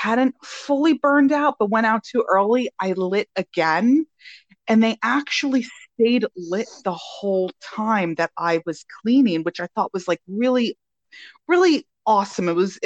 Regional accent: New Jersey, United States; I call it Ostara because, you know, I'm from Jersey.

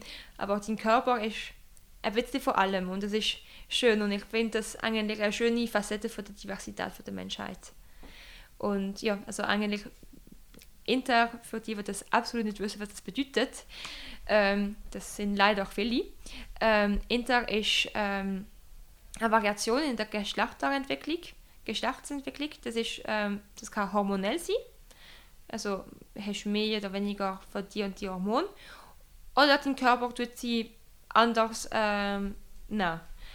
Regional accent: Romandy, Switzerland; first language French; German is a second language; Das hörst du auch von meinem Akzent, meine Muttersprache und die Muttersprache von jedem Mitglied in der Organisation bis jetzt.

